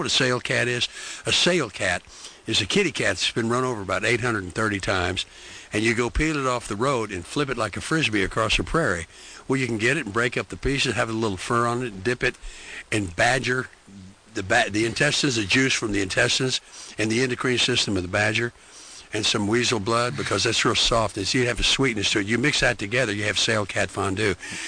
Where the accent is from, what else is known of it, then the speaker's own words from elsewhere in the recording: Baytown, Texas, United States; also born or lived in Tulsa, Oklahoma; I was born in Goose Creek, Texas. It's called Baytown, Texas now, and I lived in Texas and Oklahoma, Tulsa High School.